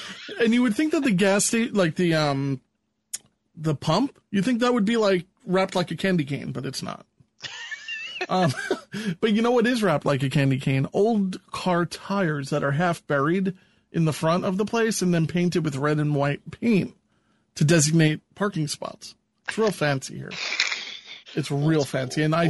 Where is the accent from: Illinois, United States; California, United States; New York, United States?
New York, United States; Hewlett Harbor; also born or lived in Cedarhurst; So when I was growing up in Hewlett Harbor, we lived on this street called Pepperidge. I don't want to give the exact address. So I lived there probably until I was 9 or 10, and then we moved to Cedarhurst, so which is two towns away.